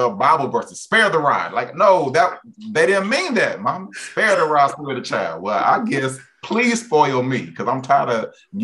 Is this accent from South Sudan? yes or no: no; Houston, Texas, United States; now in Marlin, United States; born and raised in Houston, Texas. And so I would say that I am definitely an H-Town boy through and through. And growing up in Houston is really just spoken and developed who I am.